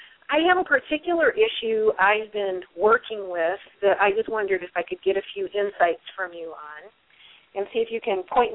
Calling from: Colorado, United States; Hey, Michael and Jeannie … in Colorado.

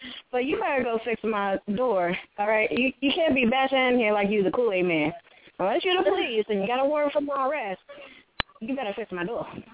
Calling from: Virginia, United States; I'm calling from Virginia.

